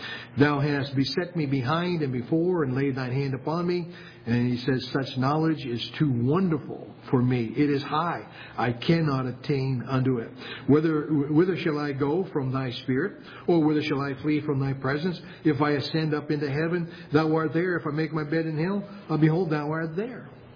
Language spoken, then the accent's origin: English; New Hampshire, United States; born there; I'm waiting for them to kind of search the records down there in West Lebanon, because I was born in New Hampshire.